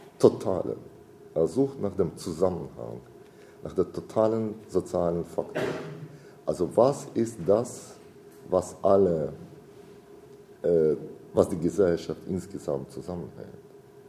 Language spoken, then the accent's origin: German; Berlin, Germany; Ich komme, wie Sie wissen, aus Berlin, wo ich diese Veranstaltungen mache.